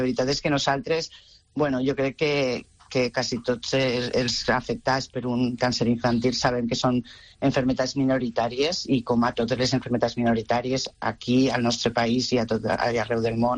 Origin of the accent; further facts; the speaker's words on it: Benicarló, Valencian Community, Spain; nosaltres som de Benicarló, de la província de Castelló.